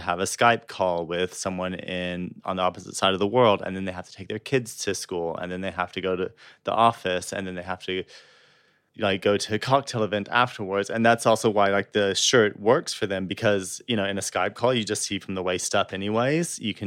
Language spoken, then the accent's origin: English; Texas, United States; now in London, United Kingdom; I never had a formal background because in my hometown in the middle of Texas, there weren't ballet classes to begin with.